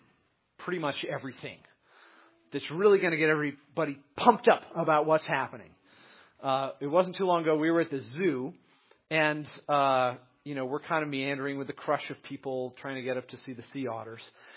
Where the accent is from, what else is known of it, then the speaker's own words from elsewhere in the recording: New England, United States; I'm from New England. We are a reserved people.